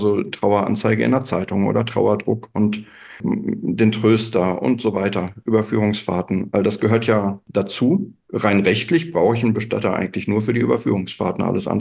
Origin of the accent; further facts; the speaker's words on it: Hesse, Germany; mitten in Deutschland, mitten in Hessen, möchte ich sagen. Also spaßeshalber, wenn ich gefragt werde, wo ich herkomme, dann sage ich immer zwischen Kassel und Frankfurt in der Mitte, wo nichts ist, da komme ich her.